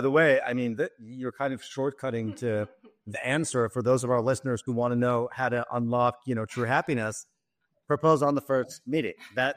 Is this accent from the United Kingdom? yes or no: no; Israel; now in United States; I won the green card lottery and then I naturalized because I grew up in Israel and I'm a citizen.